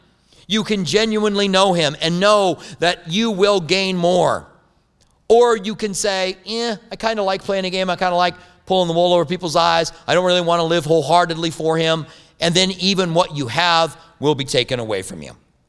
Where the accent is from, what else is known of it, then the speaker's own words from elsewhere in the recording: Clinton, Iowa, United States; born there; I was born in Clinton, Iowa. I never worked a farm, but I went on vacation on farms.